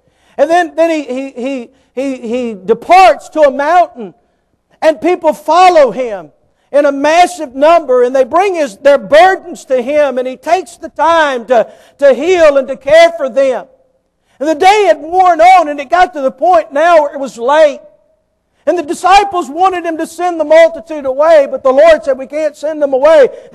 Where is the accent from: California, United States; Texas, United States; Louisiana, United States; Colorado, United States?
Louisiana, United States; Growing up in South Louisiana, of course, we're accustomed to storms.